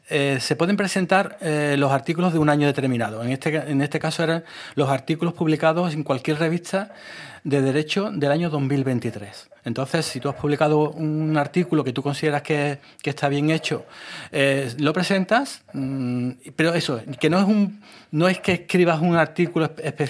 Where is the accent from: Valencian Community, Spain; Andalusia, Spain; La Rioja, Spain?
Andalusia, Spain; Utrera; primero de mi pueblo, que soy utrerano, que siempre lo llevo a gala